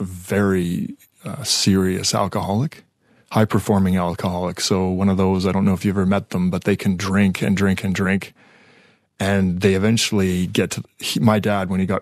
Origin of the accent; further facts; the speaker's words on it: Vancouver, British Columbia, Canada; also born or lived in Toronto; I was born in Toronto in the east, and then we moved to the west in Vancouver.